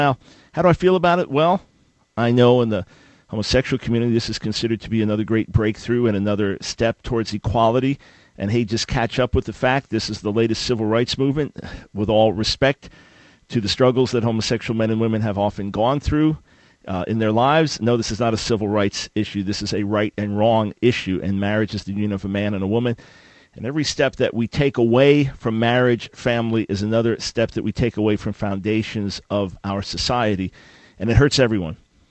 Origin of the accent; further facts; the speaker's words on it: New York, United States; Little snow's not going to stop us. I'm a New Yorker. Little snow's not going to stop us.